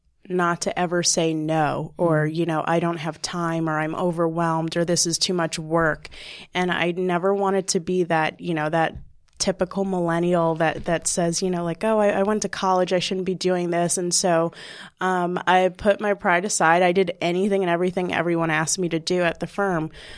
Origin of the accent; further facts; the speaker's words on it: New York, United States; Born and raised in New York. Went to Manhattanville with you, obviously.